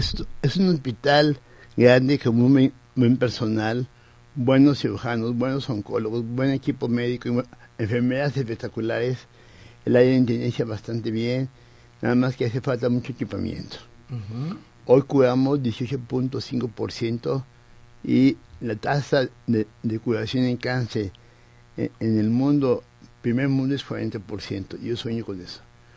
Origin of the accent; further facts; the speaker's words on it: Xalapa, Veracruz, Mexico; born there; also born or lived in Guadalajara; Nacimos en Jalapa, yo nací en Jalapa, en Veracruz. Ajá. Mi papá era militar, uh-huh. Andamos por todos lados hasta que un día llegó a Guadalajara